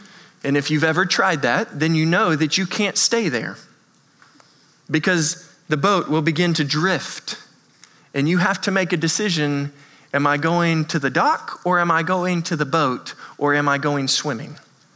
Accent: Oklahoma, United States; Now, I'm a country boy. I grew up in Oklahoma, and every day I got off of the bus with my brother

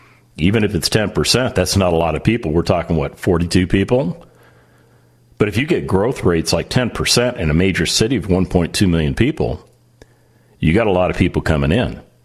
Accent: California, United States; also born or lived in Nevada; I wasn't born there. I was born in Nevada, but I spent the majority of my life in California. So I got to know the state.

